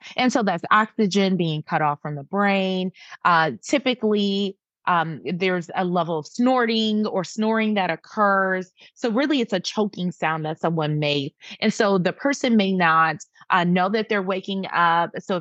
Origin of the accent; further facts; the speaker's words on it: Detroit, Michigan, United States; I'm from Detroit, Michigan, which is the Motor City.